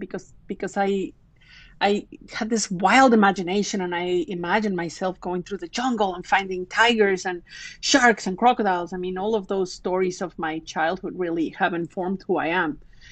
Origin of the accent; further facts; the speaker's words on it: Cuernavaca, Morelos, Mexico; also born or lived in Mexico City; And I grew up in Mexico City, but I was very lucky that we moved to Cuernavaca, which is one of the satellite cities, much more rural.